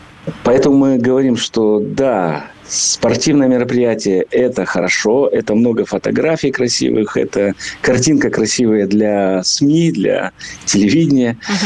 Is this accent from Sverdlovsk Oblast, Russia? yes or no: no; Osa, Perm Krai, Russia; Я почему так много говорю про Осу? Я в этом городе родился и еще и почетный гражданин